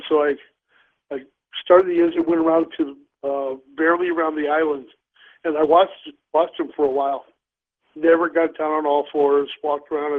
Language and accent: English; St. Louis, Missouri, United States; By the way, I grew up in the Beeville Mill area of St. Louis.